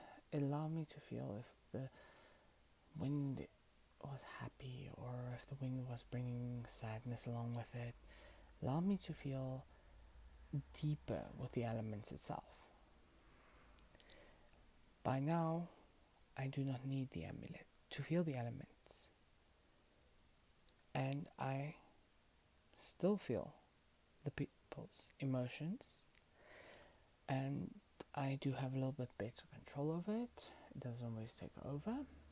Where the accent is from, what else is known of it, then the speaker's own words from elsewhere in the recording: South Africa; I am a witch from South Africa.